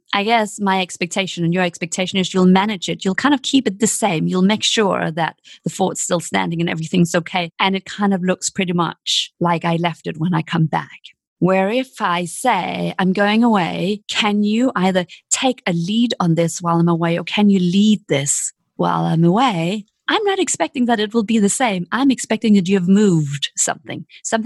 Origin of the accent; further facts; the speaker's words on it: Denmark; moved away; No one, when I was growing up in Denmark, told me I could be a coach.